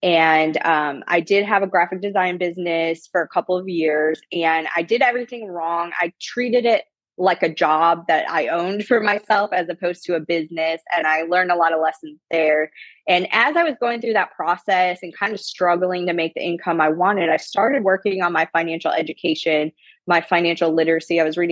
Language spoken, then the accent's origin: English; Toledo, Ohio, United States; So my story, I grew up in Northwest Ohio. I'm from Toledo, Ohio. And when I was growing up, you know, the economy was sort of depressed in that area.